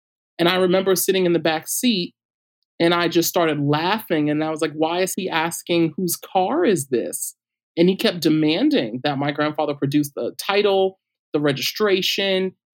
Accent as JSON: {"language": "English", "town": "Brooklyn", "region": "New York", "country": "United States", "tie": "born or raised there", "said": "Now, I grew up in Brooklyn, New York, in a part of Brooklyn called Cypress Hills, which is also East New York."}